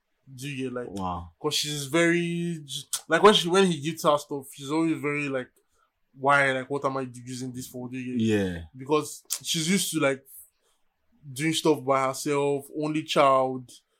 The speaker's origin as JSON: {"language": "English", "country": "Nigeria", "tie": "born or raised there", "said": "Growing up in Nigeria"}